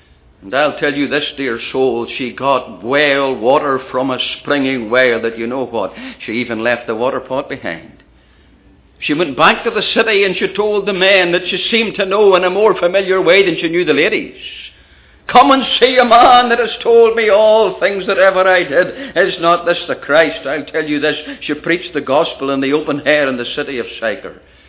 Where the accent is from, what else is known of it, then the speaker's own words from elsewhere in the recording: United Kingdom; back in the UK, in my home country, I'm not pointing the finger at North America, and it might arrive in England first.